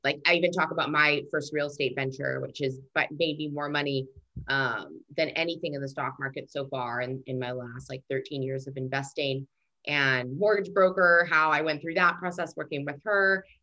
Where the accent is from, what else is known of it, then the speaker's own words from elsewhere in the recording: Canada; now in United States; And then it obviously makes people laugh because I'm a Canadian. I'm not even allowed to vote in America yet.